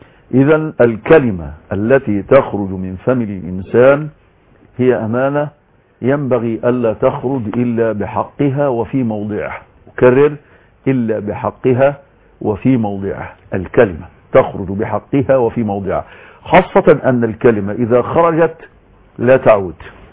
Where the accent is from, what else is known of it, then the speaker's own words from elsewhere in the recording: Egypt; على بلادنا مصر